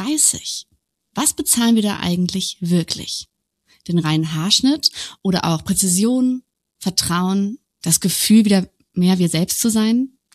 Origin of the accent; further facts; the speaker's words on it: Cologne, North Rhine-Westphalia, Germany; wo wir irgendwie aufgewachsen sind in Köln-Ehrenfeld